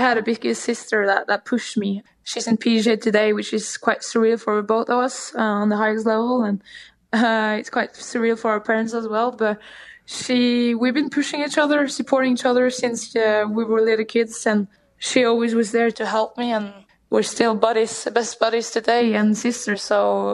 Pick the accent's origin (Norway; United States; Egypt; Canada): Norway; Growing up in Norway with democracy and equality is something that I brought with me out in Europe as well, in the world.